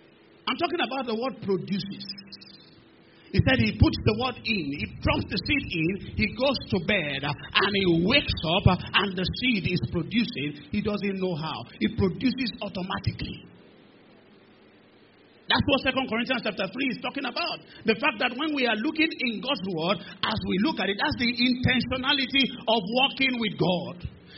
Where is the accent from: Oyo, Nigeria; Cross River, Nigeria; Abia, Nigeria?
Oyo, Nigeria; Ibadan; I didn't grow up in Lagos. I'm born and bred in Ibadan. I went to school in Ibadan. All the schools I went is in Ibadan.